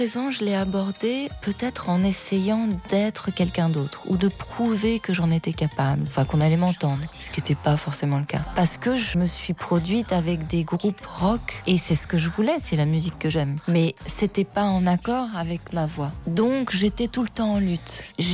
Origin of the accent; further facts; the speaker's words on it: Paris, Île-de-France, France; moved away as an adult; now in New York, United States; Et j'espère que je reviendrai en France, dans mon quartier, à Paris, que ce sera possible.